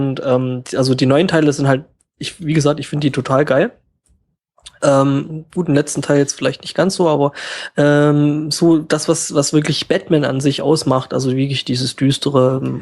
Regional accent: Saxony, Germany; Ja, Entschuldigung, ich bin Sachse

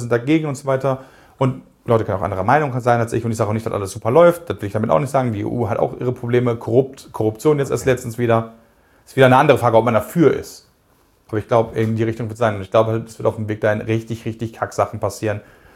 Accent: Cologne, North Rhine-Westphalia, Germany; ich bin Kölner, ja

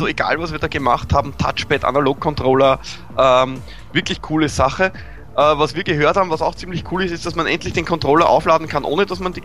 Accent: Austria; Wo ich als Österreicher glücklich bin

